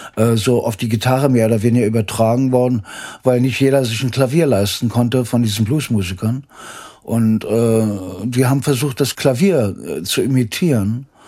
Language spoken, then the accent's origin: German; Berlin, Germany; Ich bin ja im Ostberlin geboren, in Adlershof. Und das war eben 49er Jahrgang.